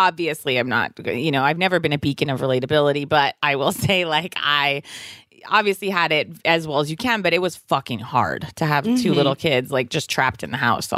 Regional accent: Virginia, United States; And I'm like, I'm from Virginia.

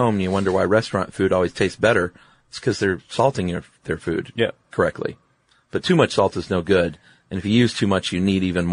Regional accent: the South, United States; I'm from the South, so I eat too much salt.

